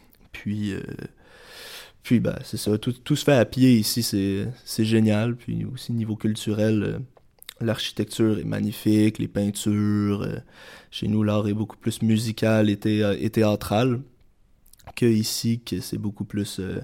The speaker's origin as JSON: {"language": "French", "town": "Drummondville", "region": "Quebec", "country": "Canada", "said": "Eh bien, je viens de Drummondville"}